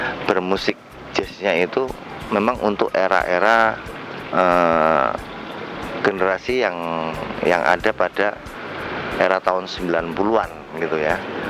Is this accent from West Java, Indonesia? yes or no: no; Surabaya, East Java, Indonesia; Waktu itu saya kebetulan masih berada di kota saya sendiri di Surabaya.